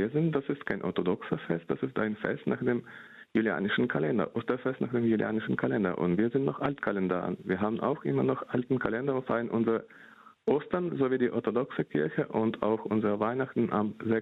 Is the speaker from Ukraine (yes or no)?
yes; Ukraine; now in Germany; bei uns in der Ukraine gibt es um die 10% Katholiken.